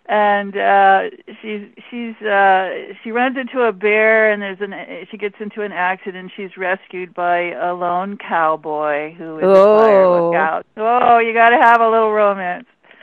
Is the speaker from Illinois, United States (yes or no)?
no; Alaska, United States; not, because I'm from Alaska.